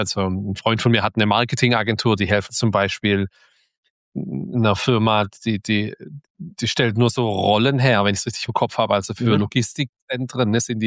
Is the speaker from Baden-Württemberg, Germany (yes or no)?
yes; Baden-Württemberg, Germany; ich komme hier aus dem Ländle